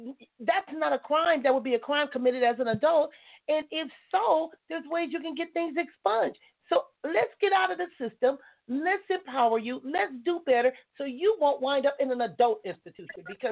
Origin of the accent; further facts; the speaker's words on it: Compton, California, United States; I grew up in Compton, so I know people from all walks of life